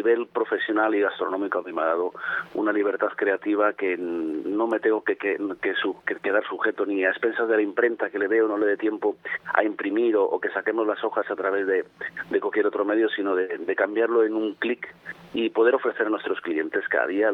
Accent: Cantabria, Spain; hice un guiñito a mi tierra, hice un cocido lebaniego, que es el que se come en la zona de Pico de Europa

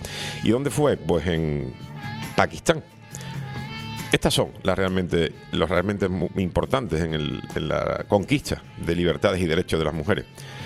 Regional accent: Andalusia, Spain; la fritura por excelencia es la que se hace en mi pueblo, la fritura andaluza

